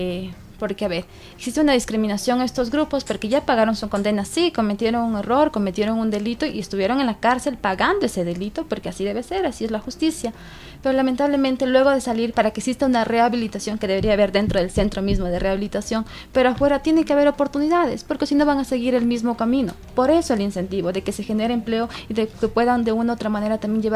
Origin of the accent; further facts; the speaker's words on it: Quito, Pichincha, Ecuador; vengo de la ruralidad de Quito, del Distrito 3 de Quito Rural, una mujer